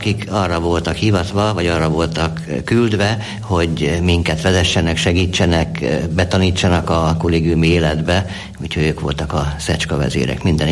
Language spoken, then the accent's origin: Hungarian; Óbuda, Budapest, Hungary; Én óbudai vagyok, Óbudán lakom, laktam hosszú éveken keresztül